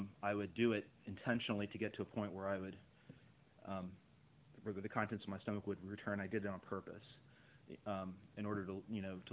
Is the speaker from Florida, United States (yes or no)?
yes; Florida, United States; I grew up out in Brevard County on the Space Coast.